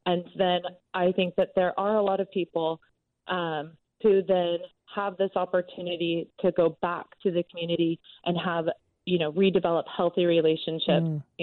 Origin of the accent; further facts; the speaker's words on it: California, United States; going back to my experience of growing up in California and not really knowing this, you know, this half of my family, my mother's family